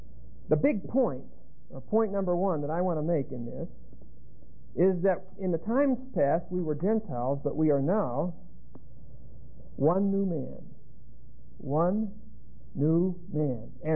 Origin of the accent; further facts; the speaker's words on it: Pennsylvania, United States; Back where I come from, we have kinfolk. I come from Western Pennsylvania, a level 2200 coal mine shaft, 3,622.